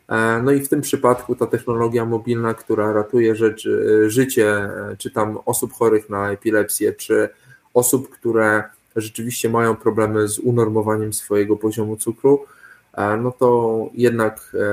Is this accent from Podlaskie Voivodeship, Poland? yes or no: yes; Podlaskie Voivodeship, Poland; ja pochodzę z Suwalszczyzny